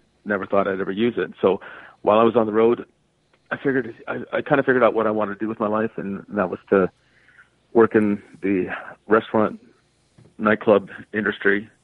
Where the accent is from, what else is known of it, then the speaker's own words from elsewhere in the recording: Canada; also born or lived in Fiji; I was born in the Fiji Islands. I was raised in Canada from the age of 4. Right through.